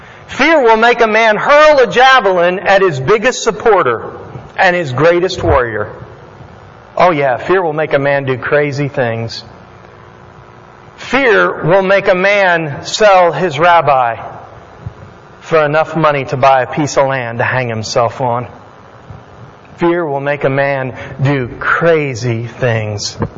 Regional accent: West Virginia, United States; I'm from West Virginia, so we're kind of quarrels up there. We have quarrels.

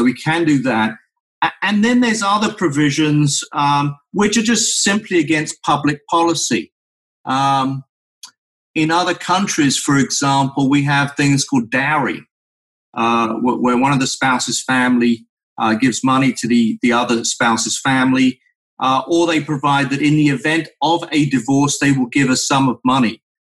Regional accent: England, United Kingdom; accent: English; moved away as an adult; also born or lived in New York; now in California, United States; You could probably tell by the accent that I'm English, originally from England.

